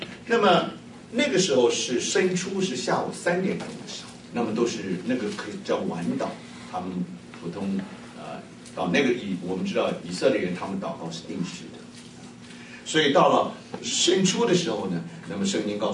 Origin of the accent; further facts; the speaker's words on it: China; 因为我们中国人对于圣殿的印象并不深刻。